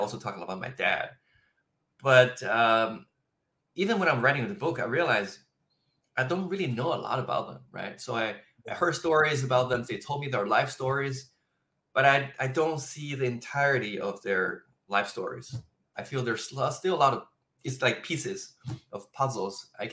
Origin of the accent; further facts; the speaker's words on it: China; moved away; also born or lived in Japan; I didn't know God when I was doing, you know, like describing, you know, the chapters when I grew up in China. I didn't know God. I grew up in a communist country. I came to Japan